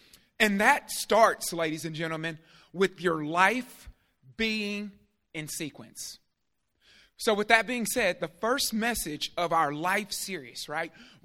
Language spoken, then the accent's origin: English; Columbia, Tennessee, United States; Not from Clarksville. I'm from Columbia.